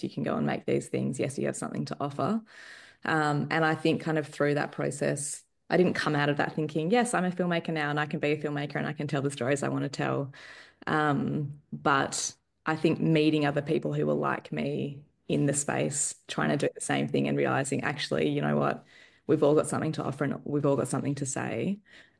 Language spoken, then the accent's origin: English; Perth, Western Australia, Australia; now in Melbourne, Australia; I grew up in Perth, and left Perth and moved to Melbourne.